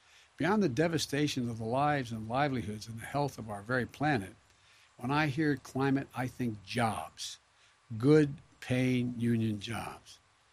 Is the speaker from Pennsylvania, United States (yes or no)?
yes; Scranton, Pennsylvania, United States; also born or lived in Claymont, United States; Now I know many of you watching at home are like the folks I grew up in Scranton and Claymont, Delaware.